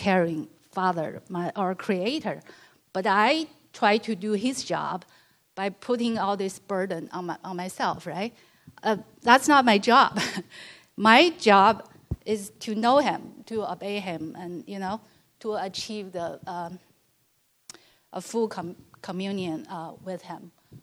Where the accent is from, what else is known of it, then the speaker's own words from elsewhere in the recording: China; now in United States; I grew up in China, like a lot of you here. So I did not encounter so much of Christianity in China.